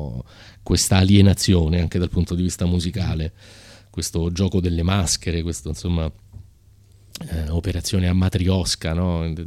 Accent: Rome, Lazio, Italy; con cui siamo cresciuti a Roma

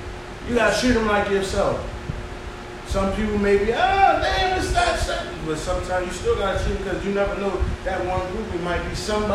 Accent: Philadelphia, Pennsylvania, United States; I've been out of my, I'm from Philadelphia.

